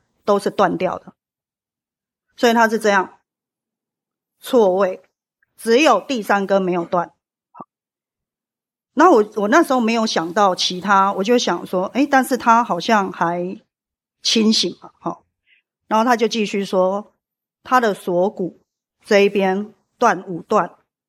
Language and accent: Chinese; Luodong, Yilan County, Taiwan; also born or lived in Keelung; now in Taipei, Taiwan; 好，我从罗东结婚嫁到基隆，再从基隆搬到台北。